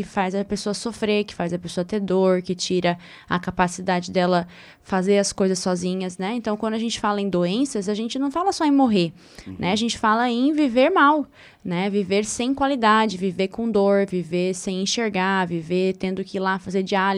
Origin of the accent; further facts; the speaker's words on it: Mato Grosso do Sul, Brazil; eu sou do Mato Grosso do Sul